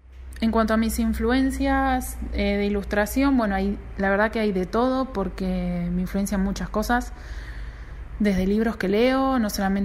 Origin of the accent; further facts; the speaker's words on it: Buenos Aires, Argentina; soy de Buenos Aires, Argentina.